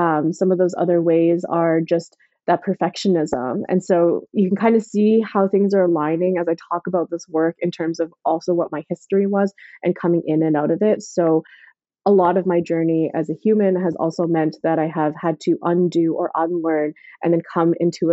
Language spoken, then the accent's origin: English; Port Moody, British Columbia, Canada; I grew up in Port Moody in a very white suburban neighborhood.